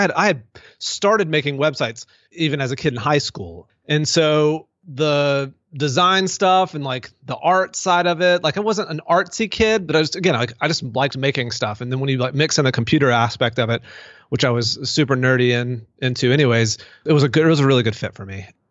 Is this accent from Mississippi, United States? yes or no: yes; Mississippi, United States; moved away as an adult; also born or lived in Denver, Colorado; Yeah, so I grew up in Mississippi, went all the way through college, lived in Mississippi, and then got married in 2005, also graduated from college then. And then my wife and I moved to Denver, Colorado, just for kicks.